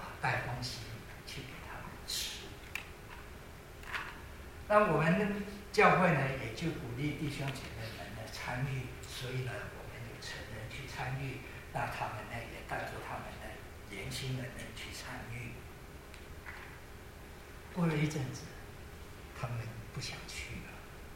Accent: China; 也是同样的去经历了我们中国人呢，有一些时候啊，真正是气死人。

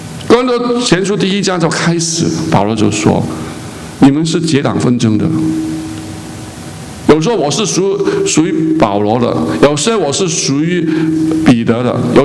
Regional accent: Hong Kong; 我是从在香港长大的，我看香港的情况实在很混乱。

